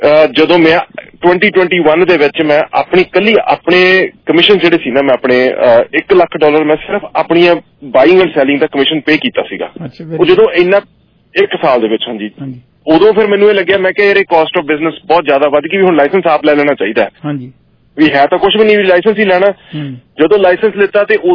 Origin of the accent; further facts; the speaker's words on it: Chandigarh, India; now in Canada; ਇੱਥੇ ਮੈਂ ਚੰਡੀਗੜ੍ਹ ਤੋਂ ਮੈਂ ਪਿੱਛੋਂ born and brought up Chandigarh ਤੋਂ ਉਸ ਤੋਂ ਬਾਅਦ ਇੱਥੇ ਆਇਆ ਇੱਥੇ ਮੈਨੂੰ 20 ਸਾਲ ਹੋ ਗਏ ਇੱਥੇ ਕੈਨੇਡਾ ਦੇ ਵਿੱਚ